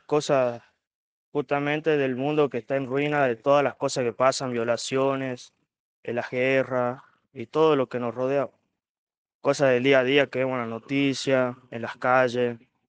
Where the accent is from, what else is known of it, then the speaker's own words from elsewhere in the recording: Perico, Jujuy, Argentina; Sí, de Perico.